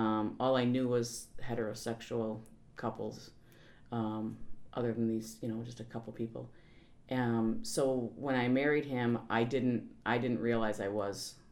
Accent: Madison, Wisconsin, United States; I actually born and raised in Madison. Moved around throughout the city over the years, but never left the area.

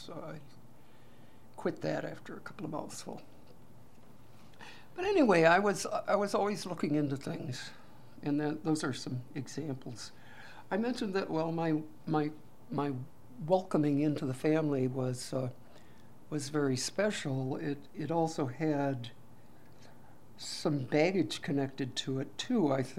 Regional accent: Buffalo, New York, United States; born there; Well, after I was born in Buffalo, we lived there a year or so, and then we moved out into the country

